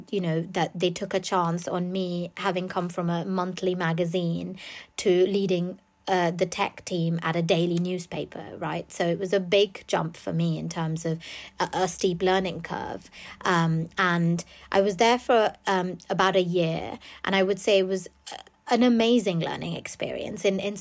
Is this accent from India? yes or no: yes; India; now in United Kingdom; I didn't grow up in the UK. I grew up in India, so I'd not really been embedded in the news media of the UK